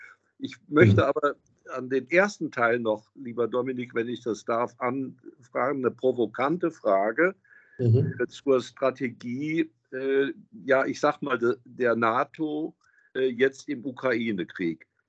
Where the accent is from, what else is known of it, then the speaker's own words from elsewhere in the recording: Germany; dass wir uns nicht hinter Europa verstecken als Deutsche